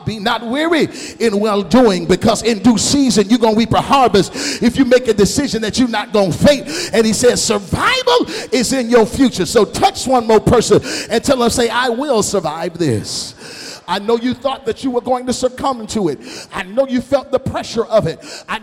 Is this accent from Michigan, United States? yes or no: yes; Grand Rapids, Michigan, United States; I can remember when I was a little bitty boy, growing up in Grand Rapids, Michigan, where I still reside.